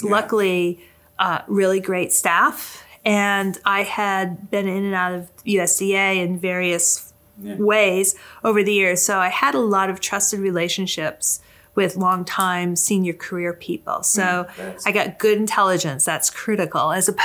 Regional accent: Massachusetts, United States; Because I'm from Massachusetts.

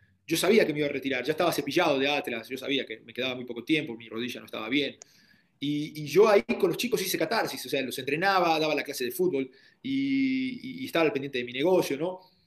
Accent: Argentina; now in Mexico; Me vine de Argentina y me dijeron, no tomes agua, no comas de la calle, no comas grasoso, todo lo hacen con grasa, te va a hacer mal, te va a caer mal

